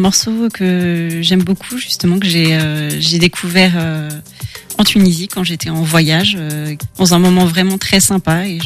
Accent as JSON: {"language": "French", "town": "Angers", "region": "Pays de la Loire", "country": "France", "tie": "born or raised there", "said": "Et je suis angevine. J'ai fait un petit passage à Paris, mais je suis revenue..."}